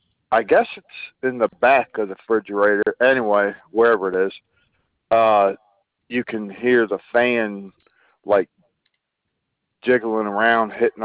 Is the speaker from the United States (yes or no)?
no; Ireland; I'm old-fashioned and stubborn. I can't help it, I'm Irish.